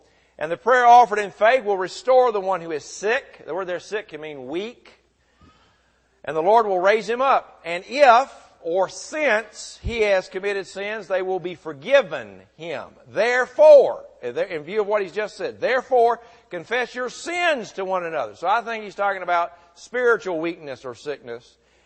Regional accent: Murfreesboro, Tennessee, United States; When I was growing up in Murfreesboro, there was a young man named Glenn.

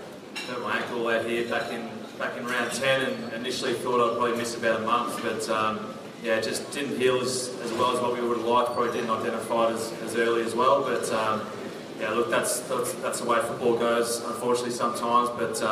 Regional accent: Melbourne, Victoria, Australia; I'm a Melbourne boy originally, so I grew up out in the Yarra Valley.

